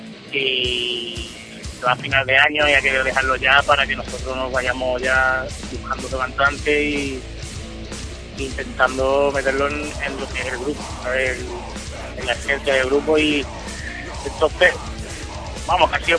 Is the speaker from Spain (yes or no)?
yes; Huelva, Andalusia, Spain; nosotros somos de Huelva, es una ciudad pequeña, nosotros nos conocemos de siempre, los músicos de Huelva